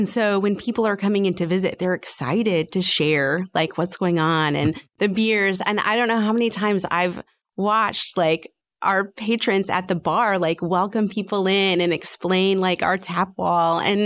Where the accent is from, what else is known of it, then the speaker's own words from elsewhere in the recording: Arkansas, United States; also born or lived in Colorado / Illinois / Washington / Virginia; we had lived in so many places at that point, Colorado and, you know, Illinois, Washington, Virginia. I'm from Arkansas, Andy's from Iowa.